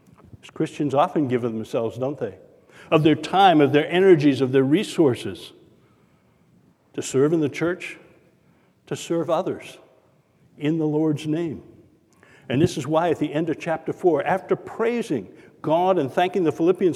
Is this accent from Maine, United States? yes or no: yes; Sanford, Maine, United States; my hometown of Sanford, Maine